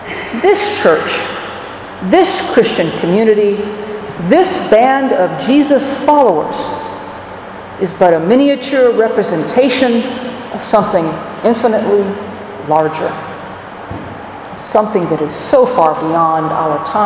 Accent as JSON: {"language": "English", "region": "the South", "country": "United States", "said": "Now, maybe it's because I'm from the South that I'm a fan of the word y'all."}